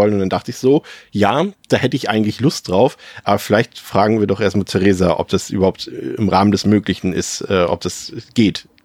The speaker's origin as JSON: {"language": "German", "region": "Mecklenburg-Vorpommern", "country": "Germany", "said": "ich komme ja aus Mecklenburg-Vorpommern, aus einem Örtchen so mit 3.000, 4.000 Einwohnern."}